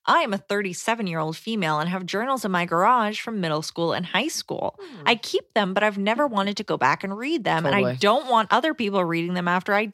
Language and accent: English; Canada; I'm Canadian.